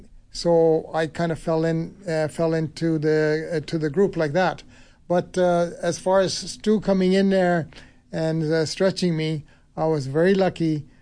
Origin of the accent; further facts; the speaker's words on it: Merritt, British Columbia, Canada; As a young kid growing up, I grew up in Merrick, B.C.